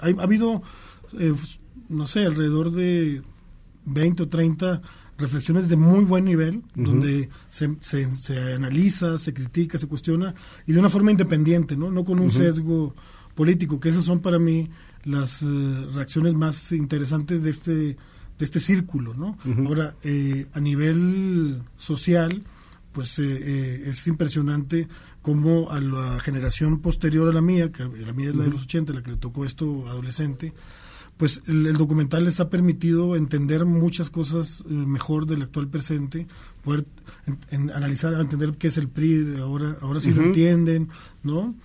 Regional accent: Monterrey, Nuevo León, Mexico; Yo soy de Monterrey, uh-huh. vivía allá

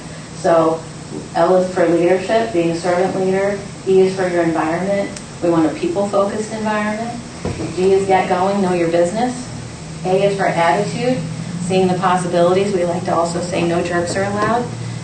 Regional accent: North Carolina, United States; now in Lexington, United States; I came from North Carolina, so I am brand new to the Bluegrass and currently a Lexington resident.

